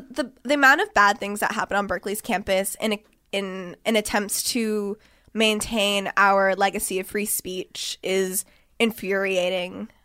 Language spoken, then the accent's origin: English; Israel; growing up in Israel